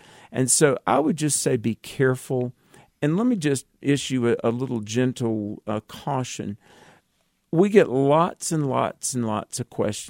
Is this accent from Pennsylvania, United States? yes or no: no; North Carolina, United States; I'm from North Carolina where we have a thing called barbecue.